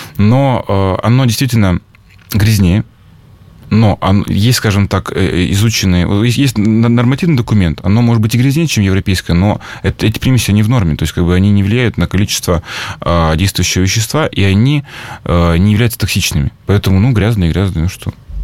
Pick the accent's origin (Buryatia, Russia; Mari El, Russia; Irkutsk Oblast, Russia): Mari El, Russia; Yoshkar-Ola; now in Perm, Russia; На самом деле, я еще даже не пермяк. Я вырос и родился в Вишкар-Оле. Я сейчас учиться приехал.